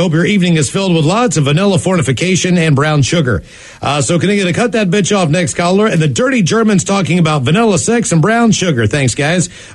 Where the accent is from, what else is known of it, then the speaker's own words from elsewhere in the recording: Romania; I'm originally from Romania